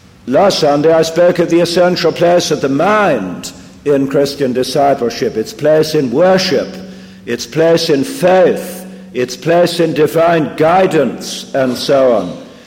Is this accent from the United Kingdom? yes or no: yes; England, United Kingdom; I'm one of those cold fish called an Englishman. I'm descended from Anglo-Saxons, and I haven't a drop of Celtic blood in my veins. I'm shy, reserved, and buttoned up. Besides, I was brought up in an English public school